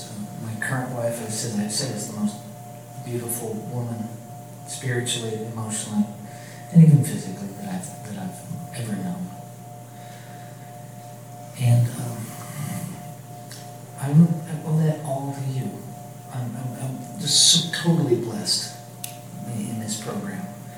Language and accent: English; California, United States; But yeah, hey, we're from California lands, from nuts and fruits, and they know us.